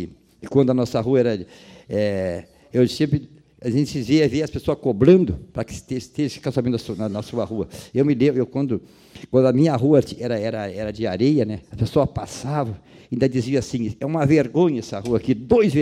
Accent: São Caetano, Brazil; Para mim, São Caetano é onde eu nasci e me criei, né, vereadora Vanessa, é a minha localidade, né, e sempre tenho orgulho da minha localidade

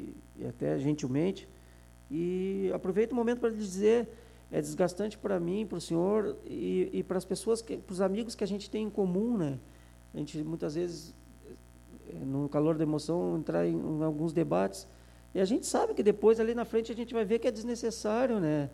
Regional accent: Portugal; now in Brazil; Porque eu sou bem sincerão, sou português

